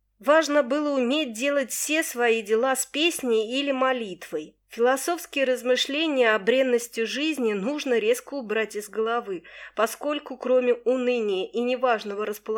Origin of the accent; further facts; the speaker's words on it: Belaya Kalitva, Rostov Oblast, Russia; раскинулся мой родной город Белая Калитва.